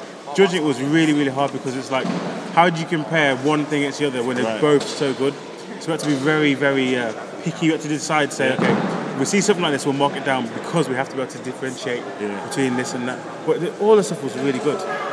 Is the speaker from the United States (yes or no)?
no; Birmingham, West Midlands, United Kingdom; We've got to go out to Birmingham because we're from Birmingham.